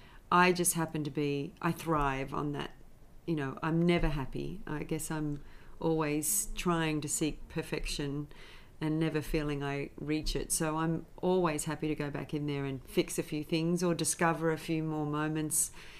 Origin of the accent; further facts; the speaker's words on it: Sydney, New South Wales, Australia; I'm a Sydney girl. I grew up in the St. George area. And then I went to school in the St. George area and the Sutherland Shire. And then I moved to the eastern suburbs when I was a bit older and lived there most of the rest of my life